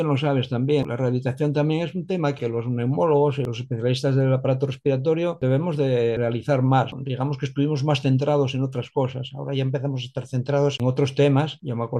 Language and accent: Spanish; Asturias, Spain; te digo que somos asturianos